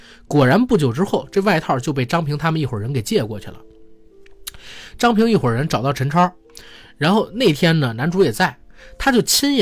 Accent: Beijing, China; 我们北京话叫切，就是切了钱

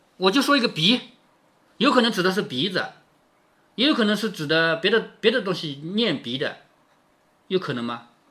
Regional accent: Changzhou, Jiangsu, China; 结果导致我们常州人本人都不会读这两个字

